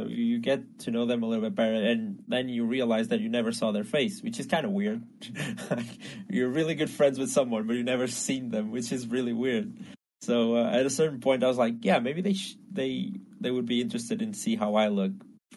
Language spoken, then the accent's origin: English; Portugal; even though I'm from Portugal, which is kind of frowned upon, I'd say, in the football family circle or something